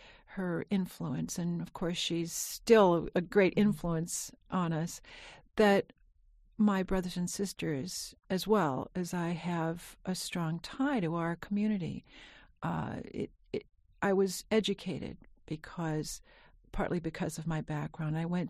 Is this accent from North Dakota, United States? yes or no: yes; North Dakota, United States; I grew up in North Dakota, and I live not too far from North Dakota. I live about 3 hours from the border.